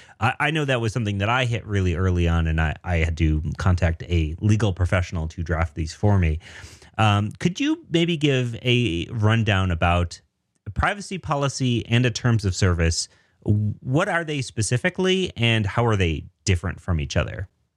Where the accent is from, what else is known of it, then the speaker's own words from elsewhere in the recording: Denver, Colorado, United States; I'm a developer from Denver.